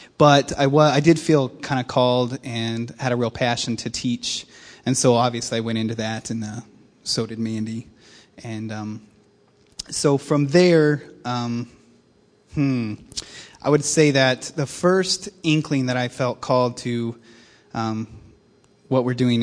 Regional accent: Springfield, Missouri, United States; I grew up in Springfield, and I attended a little church called King's Chapel. I know it's way off Cherry Street, but I went to Evangel University and Hillcrest High School.

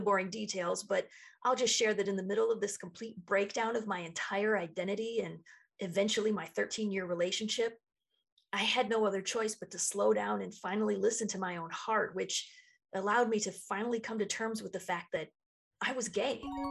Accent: Detroit, Michigan, United States; Growing up in Detroit, the home of Motown, I'd always been a big music lover.

